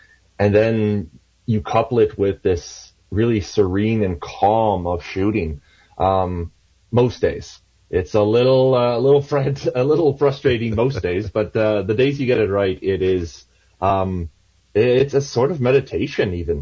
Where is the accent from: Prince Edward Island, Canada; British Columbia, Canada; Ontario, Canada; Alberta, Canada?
Prince Edward Island, Canada; Springton; I grew up in Springton, PEI, before my parents moved eventually to Hartsville.